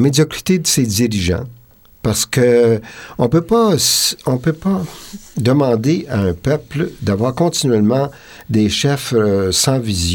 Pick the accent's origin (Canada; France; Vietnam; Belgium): Canada; Noranda, Quebec; born there; Oui, je suis né à Noranda.